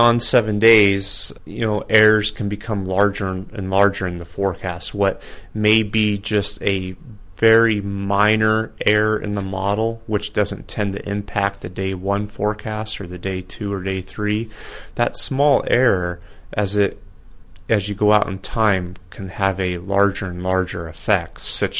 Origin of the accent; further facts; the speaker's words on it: Oregon, United States; I grew up near Portland.